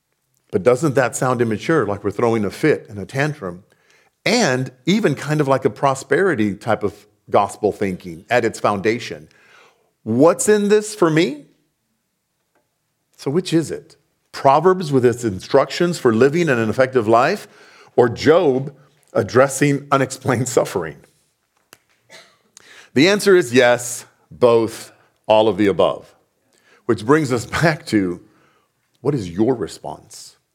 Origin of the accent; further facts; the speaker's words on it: Fabens, Texas, United States; Kind of my hometown. I grew up in two different towns. But in Fabens, near El Paso, there are two families.